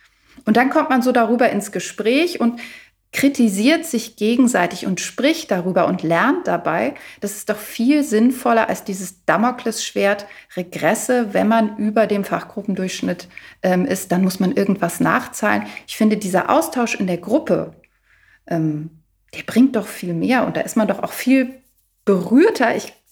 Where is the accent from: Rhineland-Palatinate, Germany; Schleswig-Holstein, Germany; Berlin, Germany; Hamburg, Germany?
Berlin, Germany; da finde ich, sprichst du also mir als Berlinerin auch wirklich gerade aus der Seele mit diesem Punkt